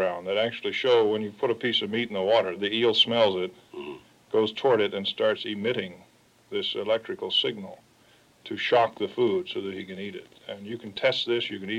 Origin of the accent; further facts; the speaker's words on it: Georgia, United States; Yeah, I grew up around the Okefenokee Swamp.